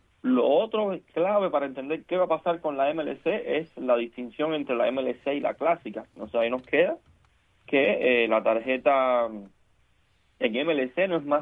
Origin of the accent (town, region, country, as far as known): Cuba